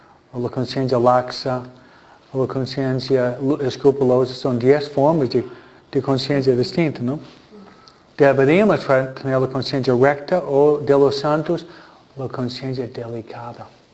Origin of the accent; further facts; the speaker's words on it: New York, United States; also born or lived in New Jersey; Yo vivía en el estado de Nueva York. Yo fui criado en Nueva York, New Jersey, iba a la universidad en Filadelfia